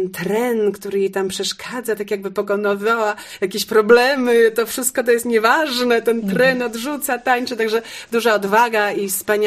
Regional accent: Warsaw, Masovian Voivodeship, Poland; now in Wrocław, Poland; A potem przeprowadziłam się z Warszawy, bo w ogóle pochodzę z Warszawy, do Wrocławia za mężem.

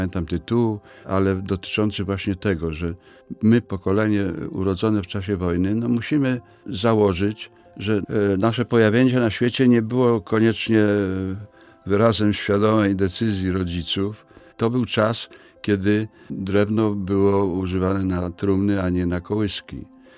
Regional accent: Dąbrowa Górnicza, Silesian Voivodeship, Poland; W 1945 roku ojciec się przeniósł do Dąbrowy Górniczej. Ja tam właśnie spędziłem dzieciństwo i młodość wczesną, tak do czasów maturalnych.

